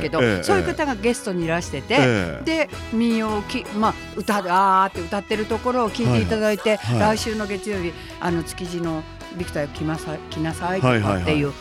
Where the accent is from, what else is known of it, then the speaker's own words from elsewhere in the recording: Mukojima, Tokyo, Japan; also born or lived in Nihonbashi; ですね、まあ、1歳までしかいなかったんですけれども。